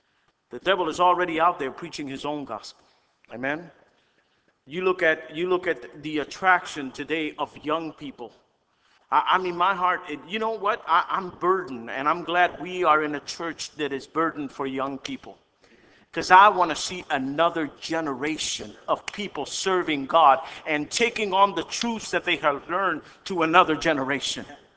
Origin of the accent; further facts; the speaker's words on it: United States; I love America. I'm an American.